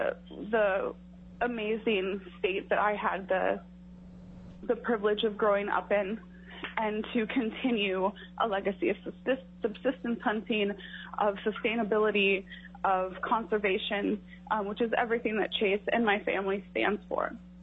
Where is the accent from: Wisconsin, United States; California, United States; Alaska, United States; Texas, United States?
Alaska, United States; from COVID-19 to ongoing disparities in my home state.